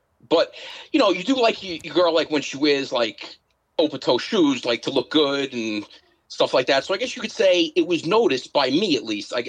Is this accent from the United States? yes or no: yes; Staten Island, New York, United States; Well, Jamie, I'm from Staten Island, New York.